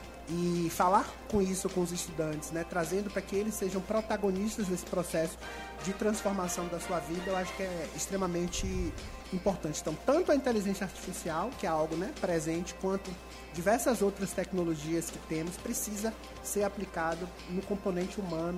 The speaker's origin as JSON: {"language": "Portuguese", "town": "Salvador", "region": "Bahia", "country": "Brazil", "said": "eu sou de Salvador, né?"}